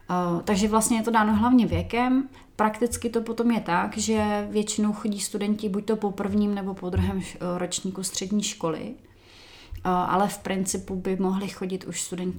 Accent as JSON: {"language": "Czech", "town": "Náchod", "region": "Hradec Králové Region", "country": "Czechia", "said": "Já jsem z Náchoda, kde jsem studovala na Gimplu"}